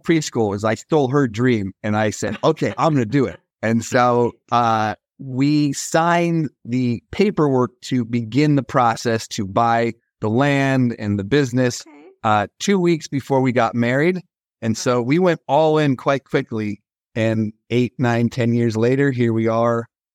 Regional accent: Colorado, United States; the big sports team, American football sports team in my home state of Colorado.

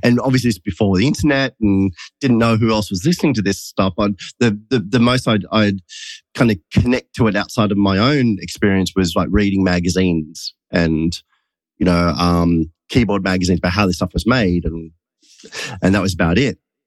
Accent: Wollongong, New South Wales, Australia; Like I, growing up in Wollongong, as I said before, there wasn't really this music around at all. Even though it's close to Sydney, I never really kind of went out in Sydney.

